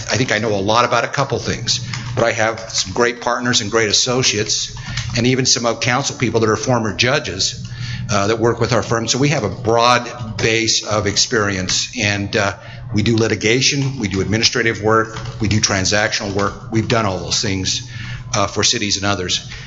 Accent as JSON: {"language": "English", "country": "United States", "tie": "born or raised there", "said": "But I grew up down in Carbon County"}